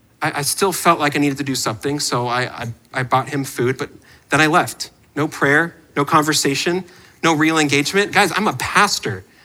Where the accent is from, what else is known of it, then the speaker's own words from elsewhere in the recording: Canada; I'm Canadian, okay? So I can say that. And I'm from Canada. And when I was growing up, this is often how when I told people I was from Canada, they would respond.